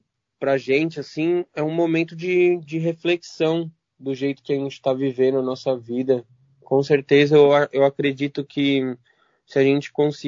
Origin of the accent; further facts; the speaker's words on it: São Paulo, Brazil; born there; first language ar; Portuguese is a second language; Eu fui nascido em São Paulo. Só que os meus pais são imigrantes do Líbano. Então, quando eu nasci, eu aprendi a falar o árabe primeiramente.